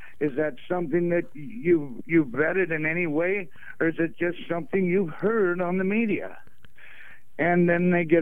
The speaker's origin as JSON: {"language": "English", "town": "Portland", "region": "Oregon", "country": "United States", "tie": "born or raised there", "lives_now": "Longview, United States", "said": "I grew up in Portland, graduated from Benson Tech, played in … you know."}